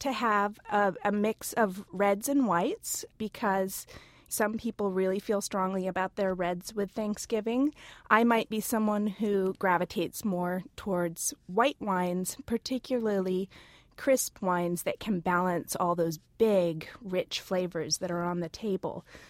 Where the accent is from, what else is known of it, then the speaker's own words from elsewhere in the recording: California, United States; Well, you know, I grew up in Napa Valley, so my family has very strong opinions about American wines on the table